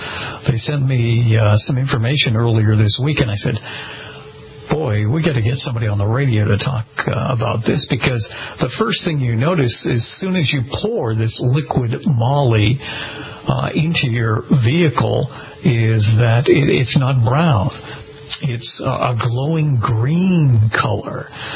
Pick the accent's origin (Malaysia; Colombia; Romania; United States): United States; Massachusetts; he's from my home state of Massachusetts